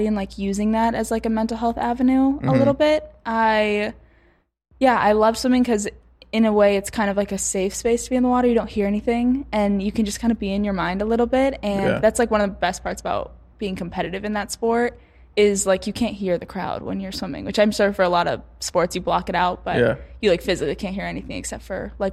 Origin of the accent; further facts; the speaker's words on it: Midwest, United States; And I grew up in the Midwest.